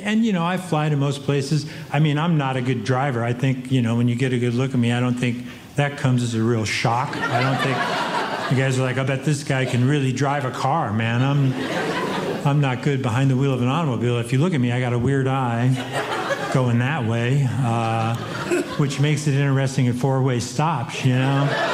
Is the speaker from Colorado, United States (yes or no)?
yes; Colorado, United States; And I'm from Colorado, but I don't ski